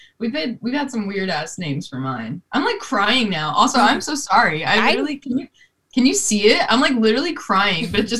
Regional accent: South Carolina, United States; I was raised in South Carolina, and that's a very conservative red state.

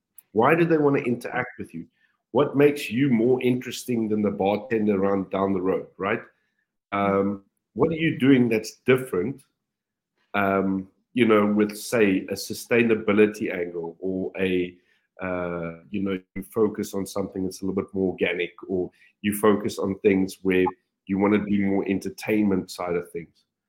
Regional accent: South Africa; now in Dubai, United Arab Emirates; When I got to Dubai, I came from I'm from South Africa.

